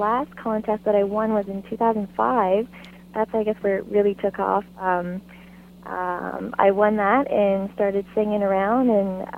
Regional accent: New Brunswick, Canada; Yes, I am. I'm from Capilé, New Brunswick.

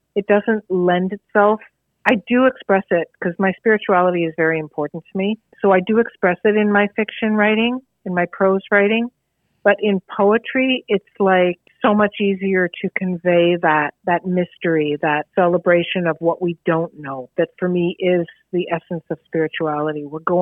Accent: Dorval, Quebec, Canada; I was born and raised in Dorval, Quebec

